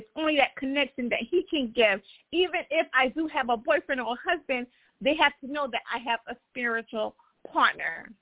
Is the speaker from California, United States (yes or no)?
no; Florida, United States; I'm from Florida.